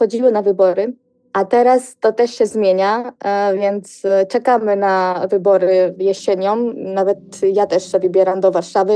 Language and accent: Polish; Georgia; Polish is a second language; Jako ja może powiem, jako Gruzinka, czuję się zdradzona przez naszego rządu